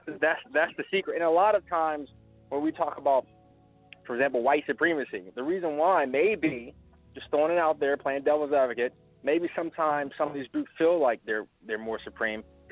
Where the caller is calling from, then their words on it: Philadelphia, Pennsylvania, United States; I'm calling from Philadelphia.